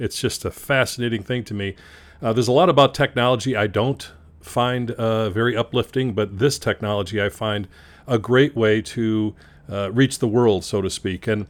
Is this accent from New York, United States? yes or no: no; Chicago, Illinois, United States; A kid growing up in Chicago, the music was first, of course.